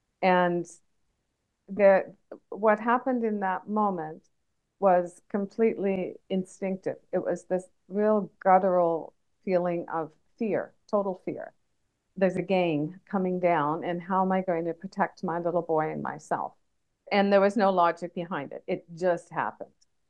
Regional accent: Canada; now in Japan; I'm a Canadian expat. I've been living in Japan for quite a long time, and in six other countries, I believe.

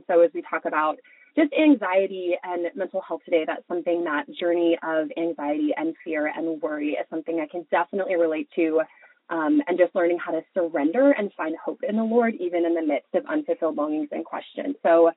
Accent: Texas, United States; But yeah, born and raised in Texas, and then got married around 24. I've been married for about 8 years to my husband, Zach.

